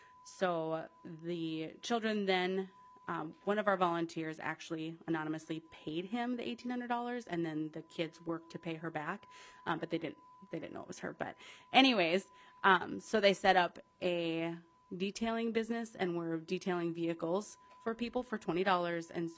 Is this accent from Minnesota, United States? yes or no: yes; Minnesota, United States; from Yellow Medicine County.